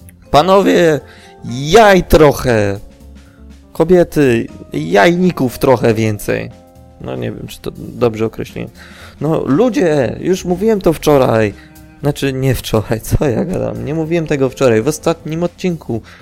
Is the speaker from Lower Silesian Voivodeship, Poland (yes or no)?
no; Siedlce, Masovian Voivodeship, Poland; Tak, jestem z Siedlec, jak ktoś jest, to możemy się spiknąć na browca.